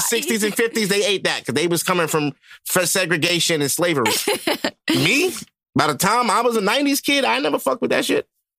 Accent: United States; I'm American. We don't eat goats here.

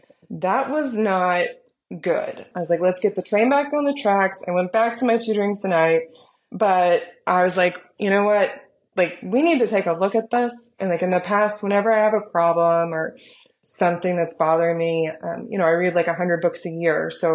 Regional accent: United States; Yeah, we're not Canadians. I'm an American.

